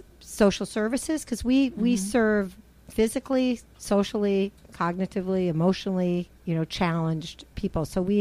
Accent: Seattle, Washington, United States; No, I'm from Seattle.

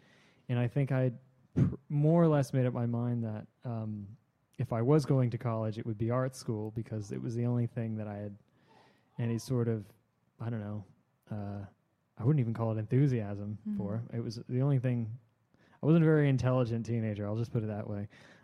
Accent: Los Angeles, California, United States; I was coming from Los Angeles to New York. I'm born and raised in Los Angeles.

